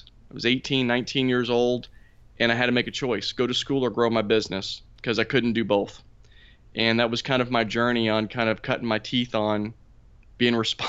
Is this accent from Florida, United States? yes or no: no; Carrollton, Texas, United States; And I grew up in Carrollton, Texas. At that time, Carrollton, Texas was a upcoming blue collar town.